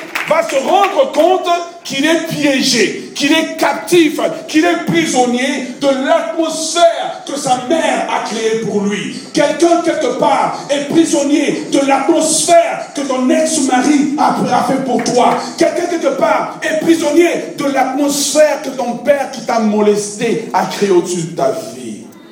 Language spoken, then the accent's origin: French; Quebec, Canada; Et puis, comme on est québécois, on l'appelle maudit.